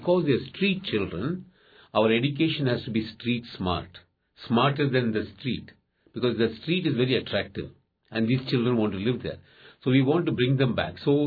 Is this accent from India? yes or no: yes; India; I'm from India, and in India there are 134 million working children.